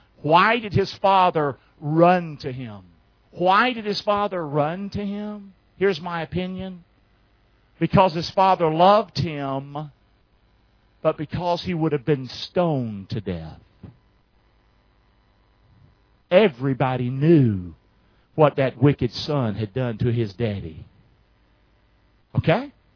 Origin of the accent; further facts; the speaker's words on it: the South, United States; I'm from the South. We go, we're going to hug your neck.